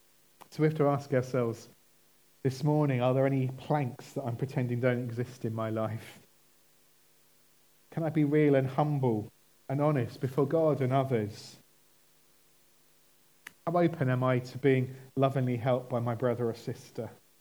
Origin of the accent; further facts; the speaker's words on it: United Kingdom; Now, as British people, we have a problem with this picture